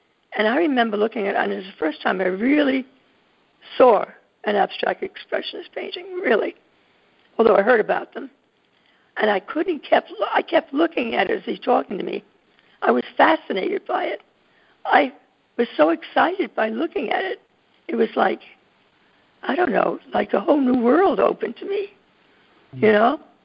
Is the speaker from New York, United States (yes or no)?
yes; Bronx, New York, United States; because I grew up in the Bronx, and I didn't even know who Picasso was when I went to Pratt.